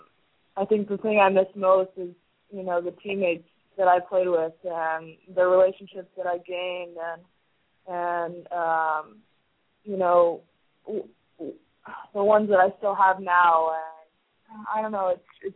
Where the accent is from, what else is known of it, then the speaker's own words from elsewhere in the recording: Nebraska, United States; I grew up in Nebraska and always dreamed, you know, about playing volleyball